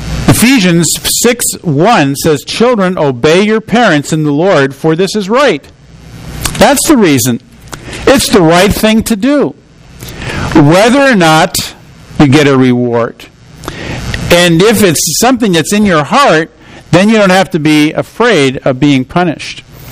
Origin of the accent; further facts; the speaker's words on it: New Jersey, United States; I grew up in New Jersey, and periodically we would go down to the shore on the New Jersey coast